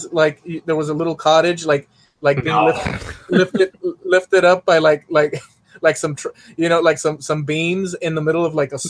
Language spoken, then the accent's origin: English; Miami, Florida, United States; obviously I grew up in Miami.